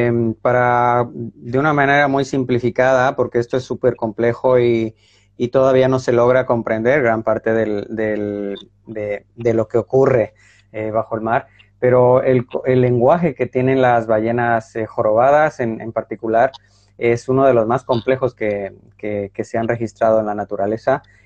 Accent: Mexico; Yo no soy mexicano, me crié en México.

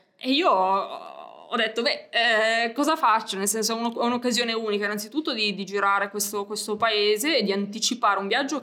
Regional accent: Alessandria, Piedmont, Italy; fin da piccolo ho manifestato il desiderio di volermene andare dalla mia città natale, che poi è Alessandria, io sono piemontese.

